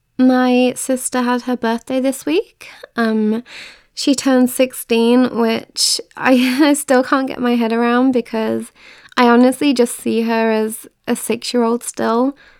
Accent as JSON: {"language": "English", "town": "Birmingham", "region": "West Midlands", "country": "United Kingdom", "accent": "Brummie", "said": "I feel like my Brummie accent slipped out a bit then. Birmingham."}